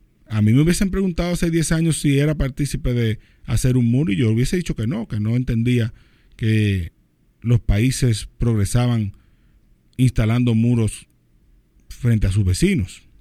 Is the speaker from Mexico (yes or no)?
no; Dominican Republic; no es, digamos, que la que más nos conviene a nosotros como República Dominicana